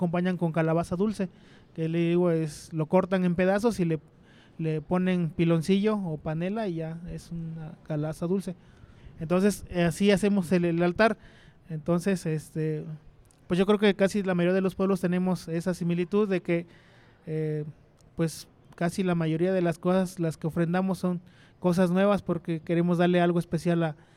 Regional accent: Citlala, Guerrero, Mexico; yo vengo del estado de Guerrero y el pueblo de donde yo soy originario se llama Citlala.

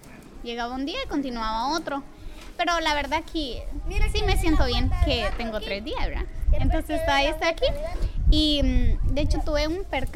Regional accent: Honduras; soy hondureña.

